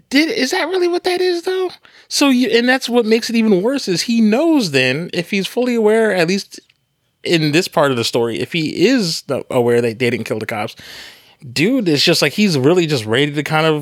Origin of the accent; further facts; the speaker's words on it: Alaska, United States; You know I'm from Alaska.